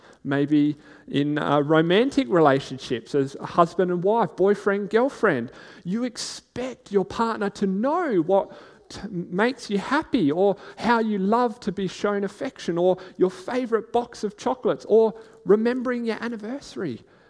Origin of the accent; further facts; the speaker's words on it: South Australia, Australia; born there; If you don't know, I was born here in South Australia